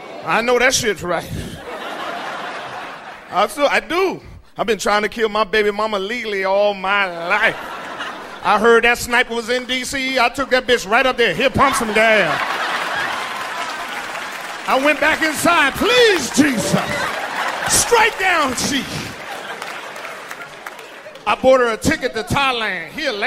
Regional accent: Washington, District of Columbia, United States; now in Los Angeles, United States; Hey, I'm from Washington, D.C. I'm just letting y'all know I live in L.A. right now, home of the fakers.

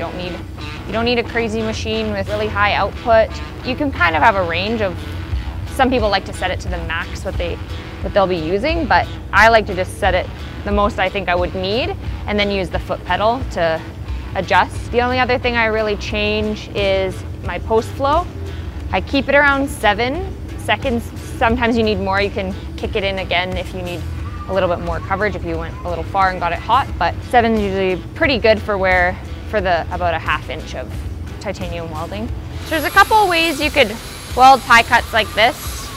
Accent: Calgary, Alberta, Canada; I'm a welder from Calgary, Alberta, Canada.

